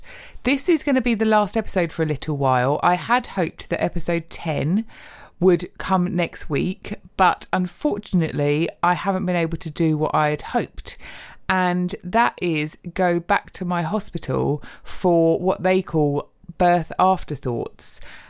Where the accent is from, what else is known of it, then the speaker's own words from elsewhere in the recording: London, United Kingdom; although I'm from London originally, we don't live there anymore